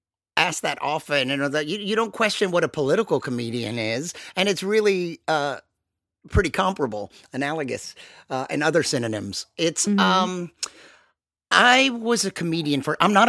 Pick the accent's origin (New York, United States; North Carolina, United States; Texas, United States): Texas, United States; Houston; I grew up in Houston, and you had to first get accepted to UT and then apply separately to this program.